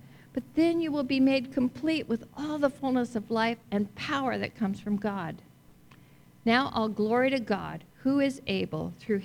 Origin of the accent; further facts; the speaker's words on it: California, United States; So I'm from California, so I go back there like a couple times a year to visit my family.